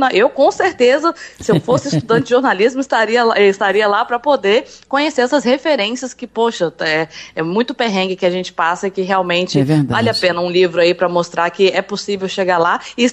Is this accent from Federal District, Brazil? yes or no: yes; Brasília, Federal District, Brazil; now in Rio de Janeiro, Brazil; saí de Brasília sem nada, sem emprego, nada. Então tem 13 anos que eu tô morando no Rio de Janeiro, você viu aí meu sotaque ainda, não tem, né, um sotaque, né, de carioca.